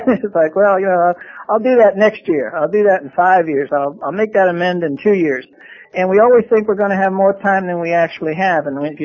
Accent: Brooklyn, New York, United States; you know, it was the same way I grew up in Brooklyn. And when I was living there, crime was organized.

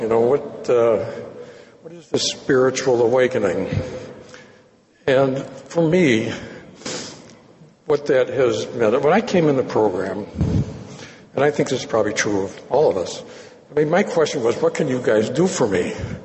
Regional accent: Detroit, Michigan, United States; born or raised there

